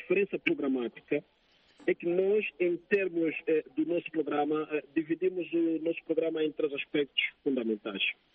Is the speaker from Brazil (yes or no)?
no; Cacuaco, Luanda, Angola; born there; Eu, enquanto coordenador, nasci em Cacoaco e também viemos da periferia.